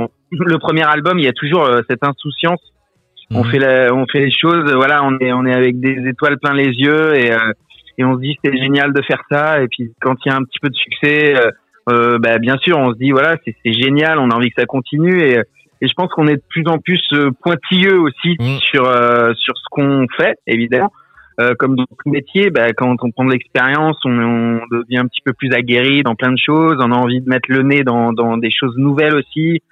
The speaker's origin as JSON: {"language": "French", "town": "Paris", "region": "Île-de-France", "country": "France", "tie": "born or raised there", "said": "moi j'ai grandi à Paris et puis je suis descendu de Paris"}